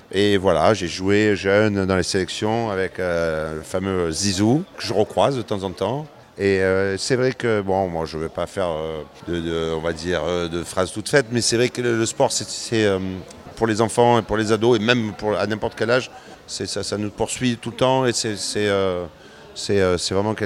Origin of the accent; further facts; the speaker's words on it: Marseille, Provence-Alpes-Côte d'Azur, France; now in Paris, France; quand on arrive, on est de Marseille comme ça, et qu'on se retrouve à Paris dans l'hyper showbiz